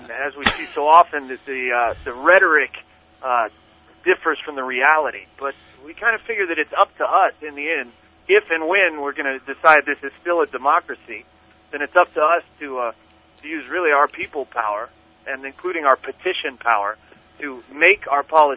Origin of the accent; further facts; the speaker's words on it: Washington, District of Columbia, United States; from Washington, D.C., and I work with the Proposition 1 Committee.